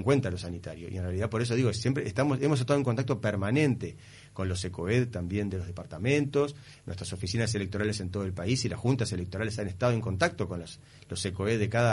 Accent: Montevideo, Uruguay; Yo vivo en Parque Rodó, pero voto en Malvin. Porque a los 18 años, cuando yo me crié en Malvin, a los 18 años saqué la credencial y la mantengo en Malvin por un tema afectivo.

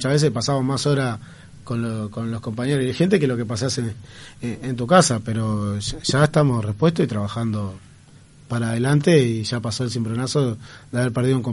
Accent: Uruguay; tenemos que tener los cuidados como cualquier uruguayo.

